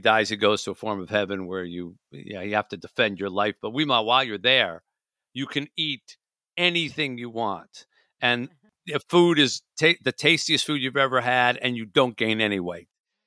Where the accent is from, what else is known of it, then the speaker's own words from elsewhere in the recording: Michigan, United States; Yeah, Columbus, Ohio, because I'm from Michigan